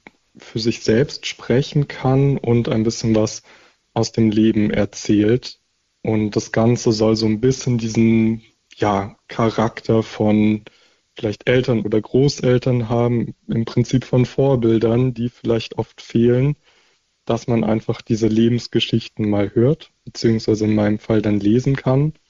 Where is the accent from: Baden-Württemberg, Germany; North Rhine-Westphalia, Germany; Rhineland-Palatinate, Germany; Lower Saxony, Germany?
Lower Saxony, Germany; Hannover; in Hannover, meine Heimatstadt